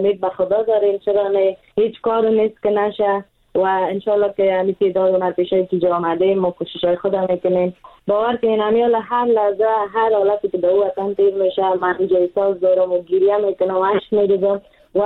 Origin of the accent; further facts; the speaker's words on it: Afghanistan; moved away; همیشه وطن ما دست به دست فروخته شده و اگر افغانستان آرام شده، ما اولین کسی میگم که 100% میایم.